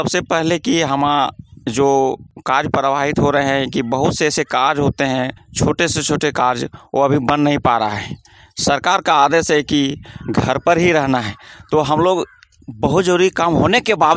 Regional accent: Hazaribagh, Jharkhand, India; ग्राम post उचागाना बिसुंगर, Hazaribagh का रहने वाला हूं।

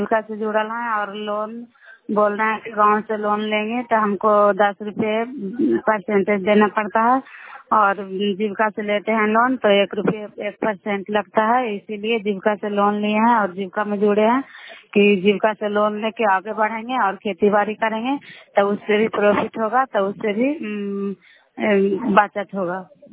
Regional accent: Bihar, India; नालंदा जिला करा ब्लॉक की निवासी हूँ।

